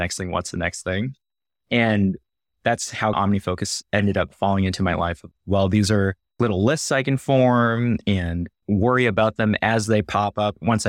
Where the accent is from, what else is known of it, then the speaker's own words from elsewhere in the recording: California, United States; also born or lived in San Diego, United States; So I guess where I'm from, so I grew up primarily in California. I guess this kind of makes sense in hindsight, but I grew up so specifically Northern California, where Apple was blowing up at the time and all that stuff.